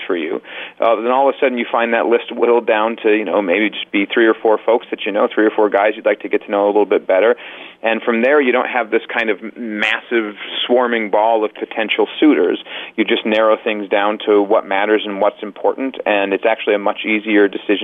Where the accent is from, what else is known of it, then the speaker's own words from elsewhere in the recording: Indianapolis, Indiana, United States; I used to go into this music store near my hometown, music store in Indianapolis.